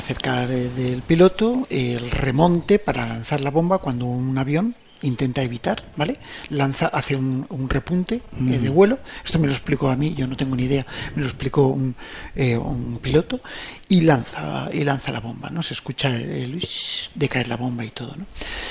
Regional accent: Alicante, Valencian Community, Spain; Resulta que los motores se fabrican en mi tierra, en Alicante, se fabricaban.

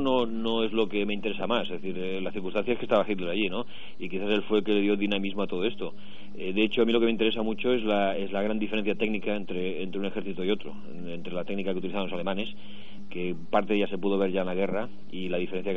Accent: Catalonia, Spain; also born or lived in England / Iran; Sí, de hecho vivo en Cataluña de siempre, ¿no? Entonces también hablo catalán, evidentemente, y bueno, Cataluña es mi tierra junto con España, ¿no?

